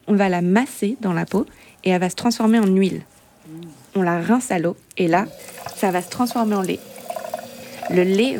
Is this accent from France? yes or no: yes; Île d'Oléron, Nouvelle-Aquitaine, France; Je viens de l'île d'Oléron